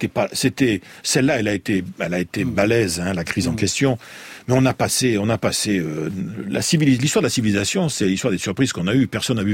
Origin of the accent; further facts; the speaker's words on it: Bordeaux, Nouvelle-Aquitaine, France; je suis bordelais. Je suis né à Bordeaux, j'y ai grandi.